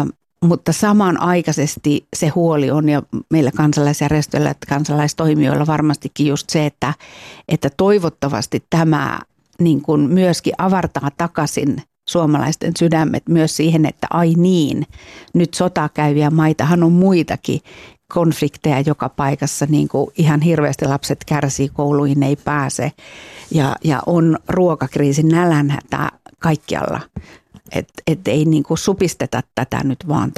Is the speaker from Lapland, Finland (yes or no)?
yes; Lapland, Finland; Itse olen Lapista kotoisin